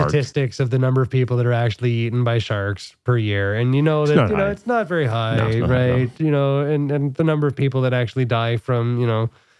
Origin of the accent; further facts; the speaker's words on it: Saskatchewan, Canada; I grew up in Saskatchewan.